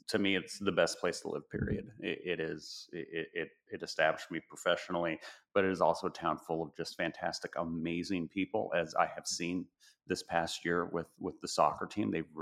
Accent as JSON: {"language": "English", "town": "Hilmar", "region": "California", "country": "United States", "tie": "born or raised there", "said": "Stockton is, I consider it my hometown. I originally grew up in the little abode of Hillmar, California, roughly an hour south of here."}